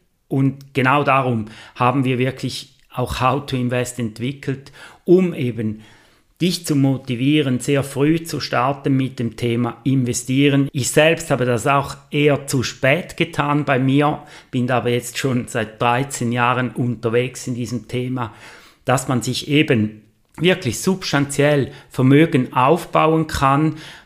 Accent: Switzerland; dass eben diese Teuerung auch bei uns in der Schweiz tatsächlich Realität ist.

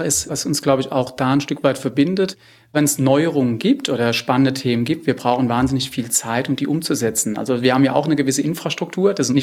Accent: Rhineland-Palatinate, Germany; Ich komme jetzt aus Rheinhessen, ist das das größte deutsche Weinanbaugebiet

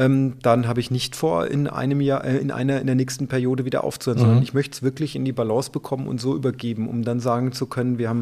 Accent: Bad Kissingen, Bavaria, Germany; meine Heimatstadt in die Zukunft zu führen. Das war von Beginn an meine Motivation.

